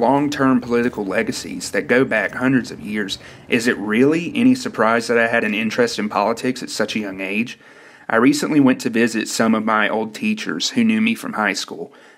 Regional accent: Savannah, Georgia, United States; Where I grew up in Savannah, Georgia, history is perfectly preserved.

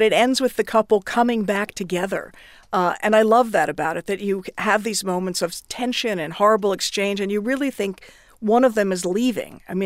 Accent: Washington, District of Columbia, United States; I grew up in Washington, D.C., going to plays at Arena Stage all the time.

